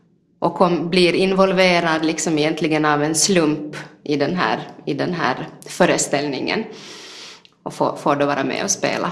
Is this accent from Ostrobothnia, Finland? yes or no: yes; Vaasa, Ostrobothnia, Finland; för jag är uppvuxen här i Vasa, men har bott många år borta härifrån, och jag har ingen utpräglad dialekt själv.